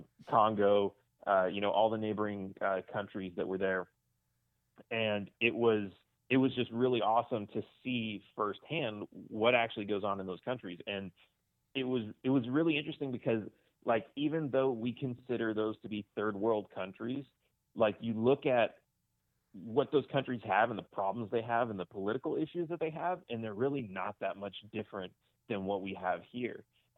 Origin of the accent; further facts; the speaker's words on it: Los Angeles, California, United States; now in Texas, United States; So I grew up in Los Angeles, California, lived there for, I don't know, 20-something years, and then I moved to Texas.